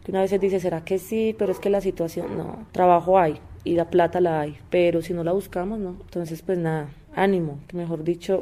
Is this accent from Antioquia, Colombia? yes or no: yes; Medellín, Antioquia, Colombia; now in Bogotá, Colombia; soy de Medellín, llevo 12 años en Bogotá.